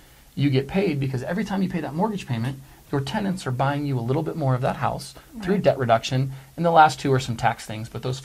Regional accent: California, United States; So for me, when I was growing up, I grew up in Northern California

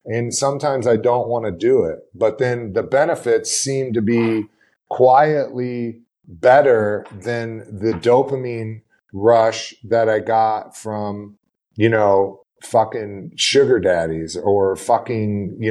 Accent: Midwest, United States; for me, as an American in the Midwest, watching MTV

